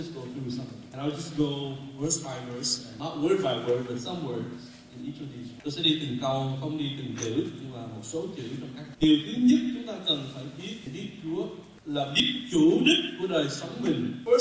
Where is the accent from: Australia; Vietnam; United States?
United States; Texas; chúng tôi là người Texas sẽ chịu nhiều hơn.